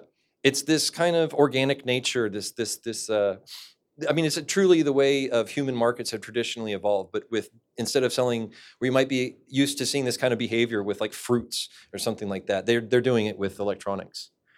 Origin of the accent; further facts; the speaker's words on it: Portland, Oregon, United States; They're also from my hometown of Portland, Oregon.